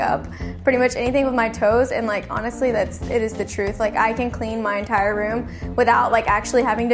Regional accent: Highlands, Texas, United States; I'm 20 years old, and I'm from Highlands, Texas.

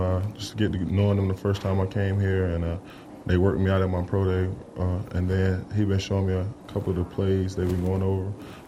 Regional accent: Rock Hill, South Carolina, United States; Jonathan Joseph from the same area. I'm from Rock Hill, South Carolina.

